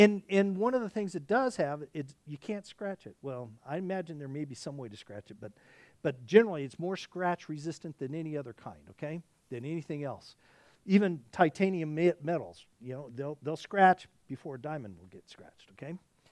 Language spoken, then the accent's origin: English; Arkansas, United States; born there; I was born in Arkansas.